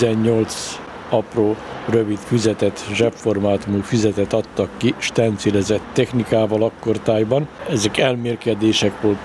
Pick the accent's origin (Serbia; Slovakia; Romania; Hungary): Serbia; Orom, Vojvodina; born there; Nagyon fontos útvonalon, illetve nemzetközi vasútvonal mellett, Oromon, ugyanis Szabadka és Zenta között félúton van ez a helység